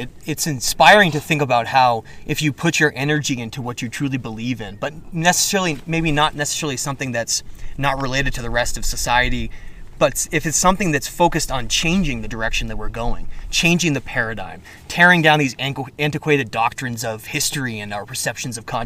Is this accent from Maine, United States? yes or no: yes; Maine, United States; I came from Maine and just packed everything into an RV and drove 2,300 miles across the country. And here I am.